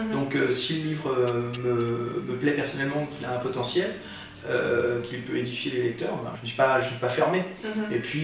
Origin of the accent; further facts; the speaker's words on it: Issoudun, Centre-Val de Loire, France; à Issoudun, d'où je viens, dans le Berry, parce que je suis alsacien, je viens de Berry.